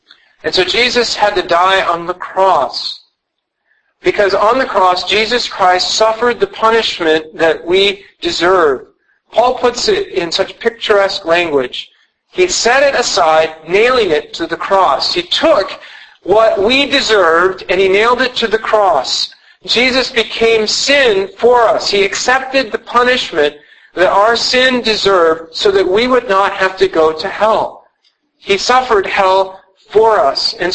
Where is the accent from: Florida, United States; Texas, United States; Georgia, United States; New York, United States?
Texas, United States; born there; In the same way that I was born in Texas because my mom and dad were living in Texas when I was born, that's why I was born in Texas.